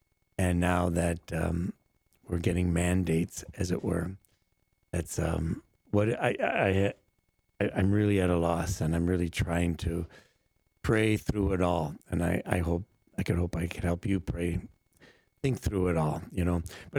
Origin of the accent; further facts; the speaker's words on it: Downers Grove, Illinois, United States; I'm from Downers Grove, Illinois. Can you believe that?